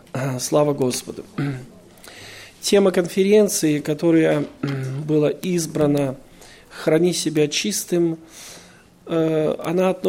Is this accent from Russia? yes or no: no; Belarus; moved away as an adult; also born or lived in Moldova / Ukraine; я приехал из Беларуси. Это моя родина, но в Молдавии я прожил больше, чем 30 лет. И какое-то время жил и на Украине, потому у меня много родин. И Украина, и Молдова, и Россия, где я тоже бываю.